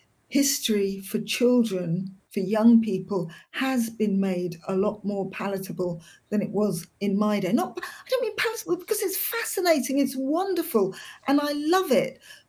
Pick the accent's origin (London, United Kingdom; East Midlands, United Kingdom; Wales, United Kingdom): London, United Kingdom; growing up in London, especially when you are indeterminately brown